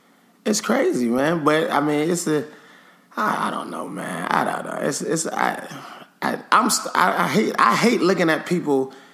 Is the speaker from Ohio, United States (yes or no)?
yes; Cleveland, Ohio, United States; we're from Cleveland, Ohio. We do have some celebrities in Cleveland, Ohio, in case you were wondering.